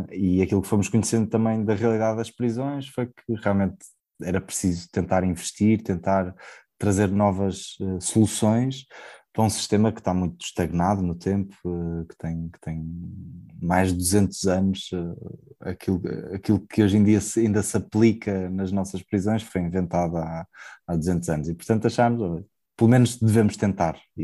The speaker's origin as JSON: {"language": "Portuguese", "region": "Porto", "country": "Portugal", "lives_now": "Lisbon, Portugal", "said": "sou do Porto, vivo em Lisboa, casado, tenho duas filhas."}